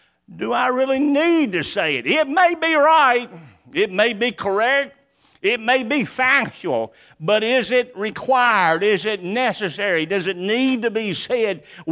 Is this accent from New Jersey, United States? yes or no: no; New Bern, North Carolina, United States; born there; I was born in New Bern. Pine thickets everywhere. There was woods behind our house.